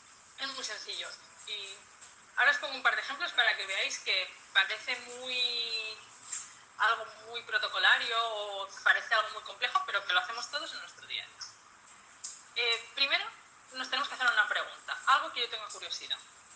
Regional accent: Barcelona, Catalonia, Spain; moved away as an adult; now in England; Yo estudié en la Universidad de Barcelona, porque yo soy de Barcelona y era la que tenía más cerca.

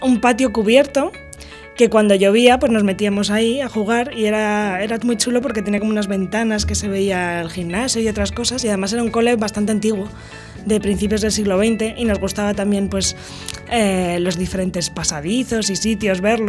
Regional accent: Madrid, Community of Madrid, Spain; born there; Nací en Madrid, en el barrio de Carabanchel, en el hospital donde trabaja mi madre.

